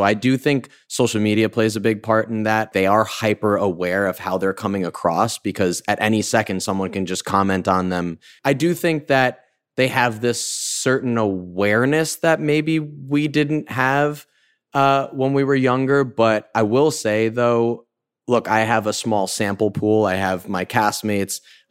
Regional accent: White Plains, New York, United States; I'm from White Plains

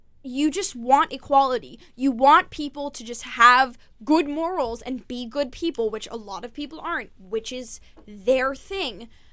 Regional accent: New York, United States; I'm growing up in New York

